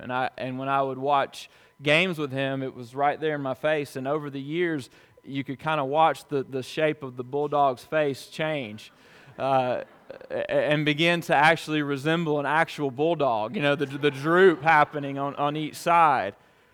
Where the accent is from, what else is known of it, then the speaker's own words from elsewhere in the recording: Alabama, United States; I am from Alabama, and so there are certain limits to the influence that he could have upon me.